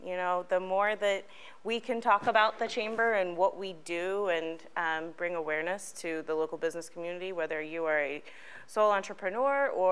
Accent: New Oxford, Pennsylvania, United States; At the end of the day, I grew up in New Oxford. I went to school in McSherrystown. My grandmother lived on Clearview Road in Hanover.

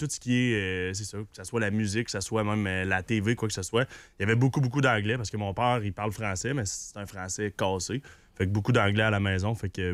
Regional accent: Quebec City, Quebec, Canada; also born or lived in Winnipeg; J'ai grandi à Québec, là. Je suis à Sainte-Foy, en fait, depuis que j'ai 2 ans.

